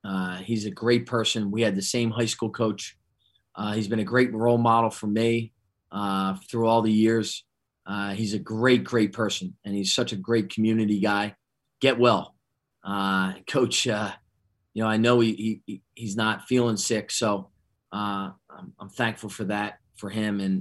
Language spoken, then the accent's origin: English; Philadelphia, Pennsylvania, United States; now in Hartford, United States; I know I'm from Philly, but I'm a Hartford guy now.